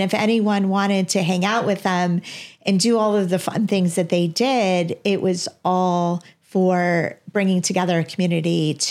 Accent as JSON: {"language": "English", "town": "Chicago", "region": "Illinois", "country": "United States", "tie": "born or raised there", "also_born_or_lived": "Kent State, Ohio", "said": "I moved back to Chicago after college, after Kent State, back to Chicago then. So I grew up in the Midwest, overall."}